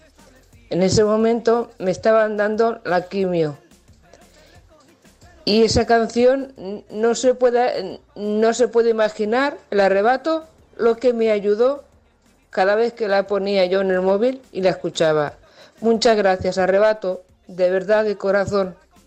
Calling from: Rubí, Catalonia, Spain

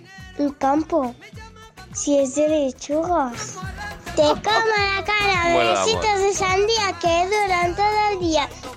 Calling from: Balaguer, Catalonia, Spain; Me voy al cole, soy de Balaguer

